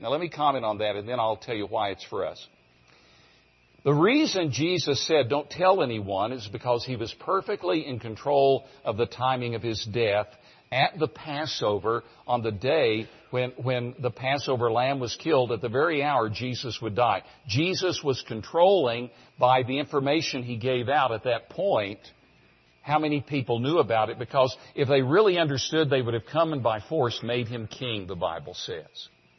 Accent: Tennessee, United States; I grew up in East Tennessee. I was from an unchurched family.

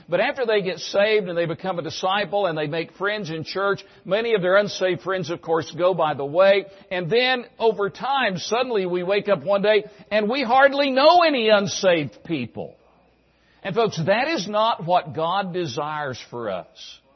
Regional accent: Tennessee, United States; I grew up in Tennessee. My dad was a plumber and an electrician for Eastman Kodak.

